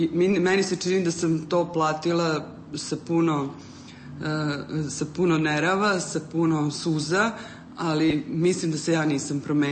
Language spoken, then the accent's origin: Serbian; Subotica, Vojvodina, Serbia; pa onda se osjećam kao Subotičanka, pa kao Vojvođanka, pa onda te kao građanin Srbije.